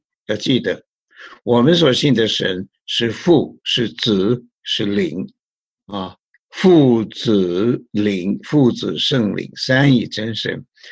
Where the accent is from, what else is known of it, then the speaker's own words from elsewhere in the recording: China; 尤其我们中国人呢，我们对神的传统的观念就是庙里面烧香了、拜佛啊